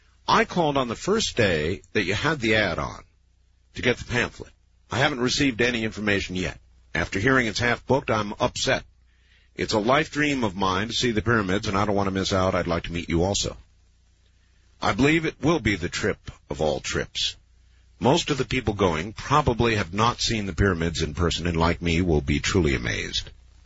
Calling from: San Diego, California, United States; from San Diego.

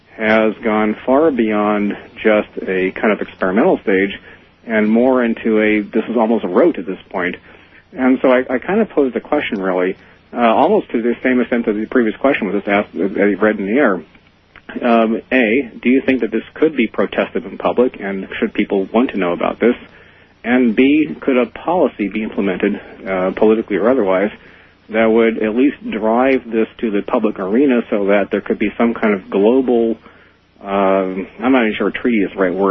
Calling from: Berkeley, California, United States; I'm calling from Berkeley, California.

